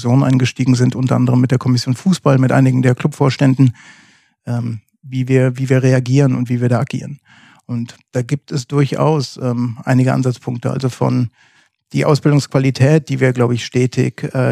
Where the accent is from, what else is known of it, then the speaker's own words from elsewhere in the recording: Rhineland, Germany; Ich bin tatsächlich im Rheinland aufgewachsen